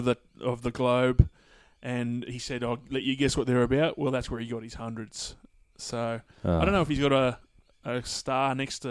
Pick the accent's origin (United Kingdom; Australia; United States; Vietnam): Australia; As an Australian fan, am I glad he's not? Absolutely.